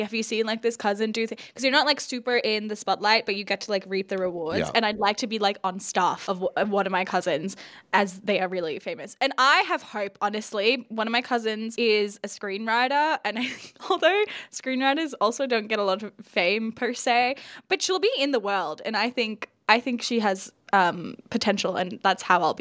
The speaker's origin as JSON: {"language": "English", "country": "India", "said": "For those listening and you've never listened before, I'm an Indian woman, all right?"}